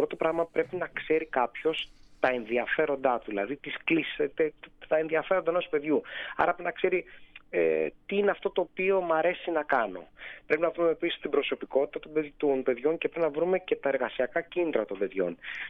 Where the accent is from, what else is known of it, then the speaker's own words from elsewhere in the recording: Larissa, Thessaly, Greece; εγώ γεννήθηκα και μεγάλωσα στη Λάρισα. Είναι η γενέτειρά μου, πηγαίνω πολλές φορές τα καλοκαίρια.